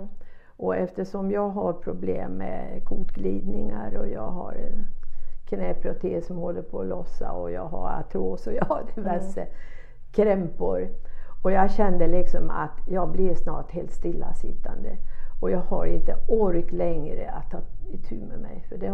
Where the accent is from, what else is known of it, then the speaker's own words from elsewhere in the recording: Småland, Sweden; eftersom jag är smålänning och lite envis av mig